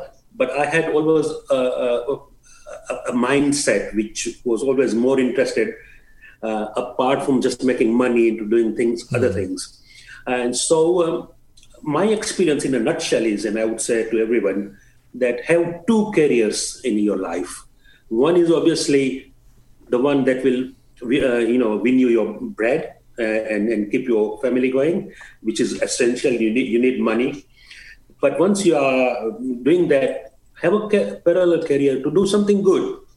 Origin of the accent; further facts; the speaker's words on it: Kenya; moved away as an adult; Yes, so as you mentioned, I came from Kenya at the age of about, I was 18, I think, 18 or 19.